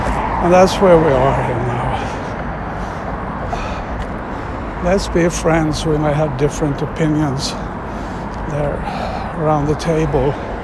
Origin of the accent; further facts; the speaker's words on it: Sweden; English is a second language; because that's what I grew up with here in Sweden.